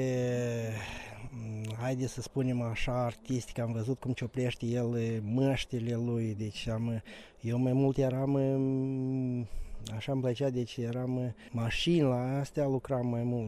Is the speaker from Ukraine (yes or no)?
no; Pelenia, Drochia District, Moldova; sunt din Republica Moldova, din partea de nord a Republicii Moldova, localitatea Pelenia, raionul Drochia.